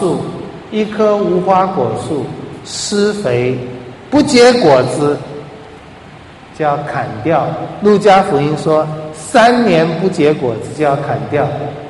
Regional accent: China; 这个比喻我们中国人应该最喜欢，因为中国人很会，也很喜欢赚钱，也很爱钱。

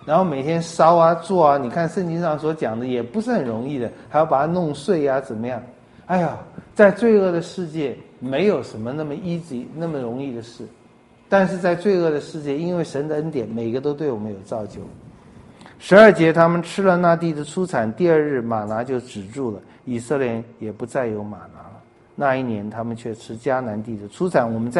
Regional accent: China; 所以尤其我们中国人啊，最好这个房子就都是这样，银行都是这些，我无灾无望，没有变化，一直到见主面。

